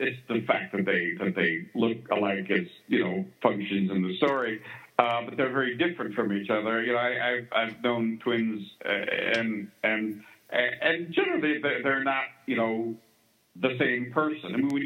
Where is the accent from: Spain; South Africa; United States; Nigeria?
United States; Virginia; I'm not from Southern California. I grew up in Virginia, but I've lived there for like, you know, over 30 years